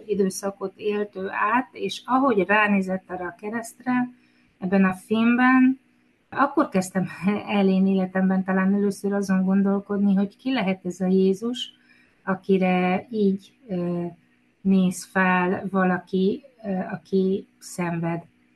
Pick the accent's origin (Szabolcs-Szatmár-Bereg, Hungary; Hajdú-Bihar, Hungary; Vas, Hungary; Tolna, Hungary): Vas, Hungary; Szombathely; moved away as an adult; Én Szombathelyen nőttem fel, 18 éves koromig ott éltem, és a családomban nem kaptam vallásos nevelést.